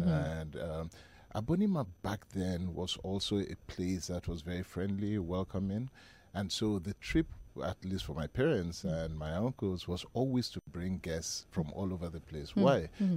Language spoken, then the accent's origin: English; Lagos, Nigeria; born there; also born or lived in Port Harcourt; I was born in Port Harcourt, Rivers State in 1967. And went to school at King's College, Lagos, Corona, Lagos, University of Lagos, finished as an architect.